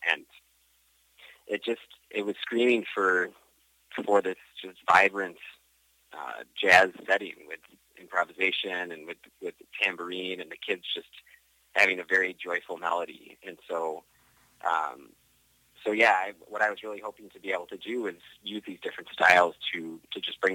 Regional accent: Buffalo, New York, United States; Yeah, so I grew up in Buffalo, New York, and I started playing piano when I was 10 years old.

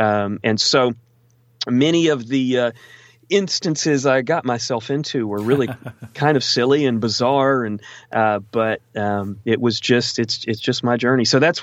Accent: Texas, United States; I grew up in Texas, mm-hmm. still live in Texas, right near the border of Louisiana.

